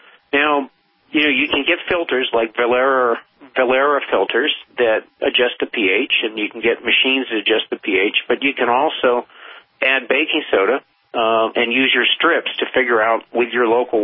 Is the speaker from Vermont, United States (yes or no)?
yes; Burlington, Vermont, United States; When I was a kid, I grew up in Burlington, Vermont, and so the Adirondacks of upstate New York were right across Lake Champlain